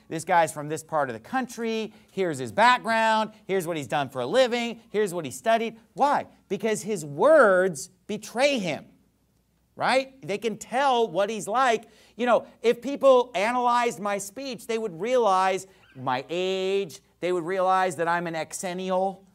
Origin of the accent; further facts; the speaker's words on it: California, United States; someone, and then I realize they're from California. I'm from California.